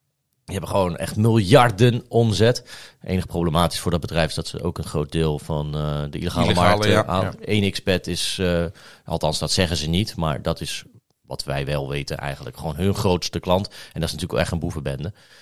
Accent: Nieuwegein, Utrecht, Netherlands; want ik ken de naam omdat ik uit Nieuwegein kom.

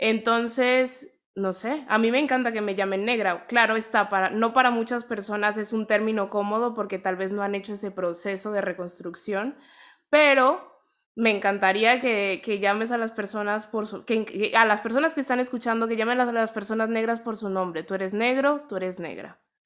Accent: Mexico; creciendo en México, negué mucho el ser negra.

